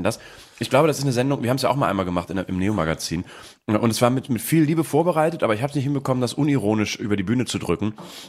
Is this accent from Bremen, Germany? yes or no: yes; Bremen, Germany; Also auch als Bremer fühlte ich mich so ein kleines bisschen